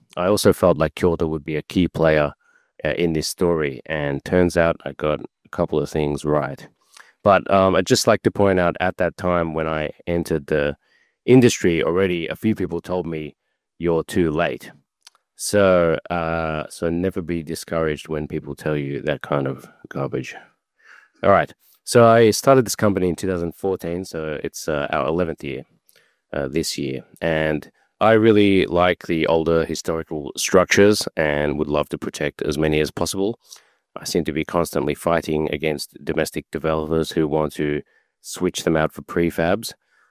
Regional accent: Sydney, New South Wales, Australia; moved away as an adult; now in Japan; So I'm born and raised in Sydney, Australia. My mother is Japanese. She's from Osaka, actually. I have a Bachelor of Laws and a Bachelor of Business Finance, and I moved to Japan in 2007

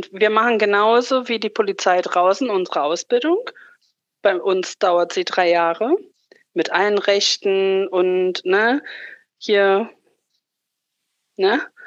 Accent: Rathenow, Brandenburg, Germany; Also ich bin im Land Brandenburg geboren, in der tollen Stadt Rathenow, ne, Stadt der Optik.

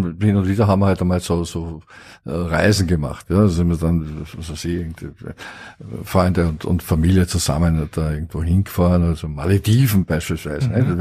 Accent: Linz, Upper Austria, Austria; Und andererseits, von Linz hat es mich bisher immer nach Wien gezogen, klarerweise, und in Deutschland auch

